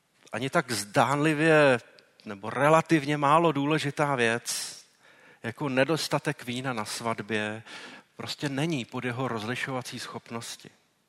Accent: Prague, Czechia; born there; Já jsem se narodil v Praze, jenom kdybyste měli pocit, že jsem nekorektní vůči Pražákům.

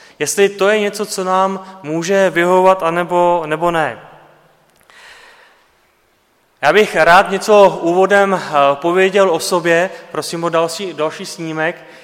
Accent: Pardubice, Pardubice Region, Czechia; my jsme z Pardubic, nejsme z Prahy, nejsme ze Žižkova

